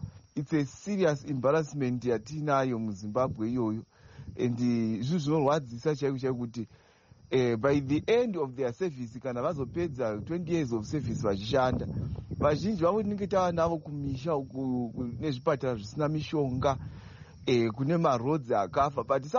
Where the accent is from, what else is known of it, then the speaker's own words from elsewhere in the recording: Zimbabwe; I am a soldier from Zimbabwe.